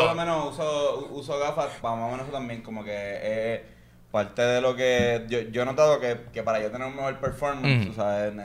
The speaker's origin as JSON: {"language": "Spanish", "town": "Río Piedras", "country": "Puerto Rico", "said": "como somos de Río Piedra..."}